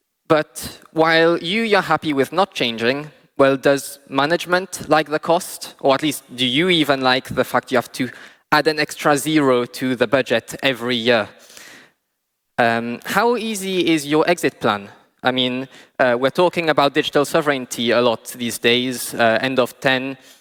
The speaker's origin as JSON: {"language": "English", "country": "Mauritius", "said": "I'm from Mauritius. I work as basically the Kubernetes person back home."}